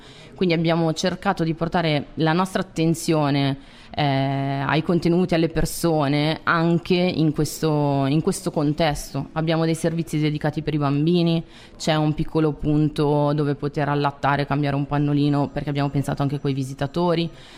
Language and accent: Italian; Milan, Lombardy, Italy; Milano è una città bellissima, detta da milanese